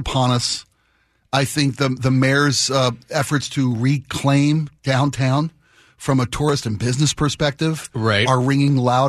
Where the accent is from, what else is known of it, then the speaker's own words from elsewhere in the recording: Baltimore, Maryland, United States; There was an incident maybe a month and a half ago in my hometown of Baltimore.